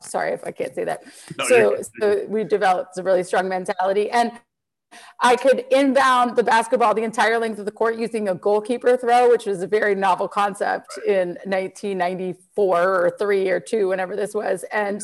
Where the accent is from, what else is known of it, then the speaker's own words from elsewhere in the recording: Reston, Virginia, United States; I grew up in Reston, which was this urban planning central area of the United States, the first planned community.